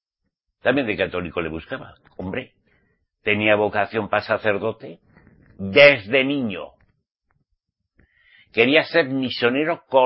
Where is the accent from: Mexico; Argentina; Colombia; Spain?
Spain; Pamplona, Navarre; en mi país, en mi tierra, Pamplona, Navarra, ahí hacían a los curas.